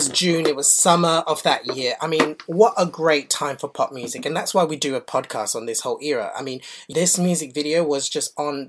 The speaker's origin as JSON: {"language": "English", "country": "Malaysia", "tie": "born or raised there", "moved": "yes", "lives_now": "Australia", "said": "Growing up in Malaysia and then moving"}